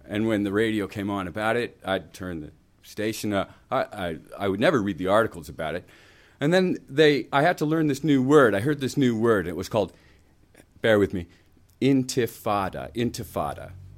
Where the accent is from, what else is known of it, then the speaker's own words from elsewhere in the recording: Canada; Well, when I was growing up in Canada, I was really a lazy kid.